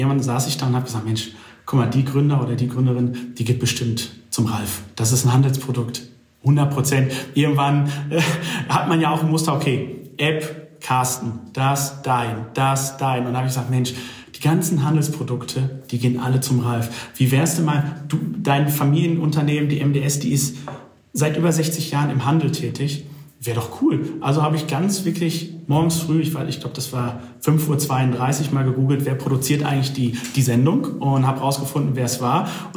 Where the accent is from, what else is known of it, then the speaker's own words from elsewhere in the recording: Dortmund, North Rhine-Westphalia, Germany; ich komme ja aus Dortmund